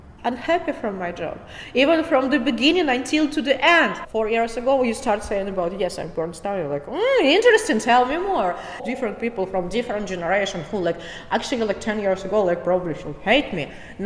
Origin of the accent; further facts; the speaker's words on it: Russia; English is a second language; moved away as an adult; now in United States; I'm from Russia.